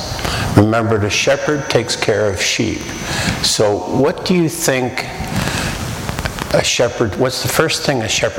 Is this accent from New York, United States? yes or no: no; Philadelphia, Pennsylvania, United States; now in Sumas, United States; I grew up in Philadelphia. Okay? Where am I now? Am I in Philadelphia?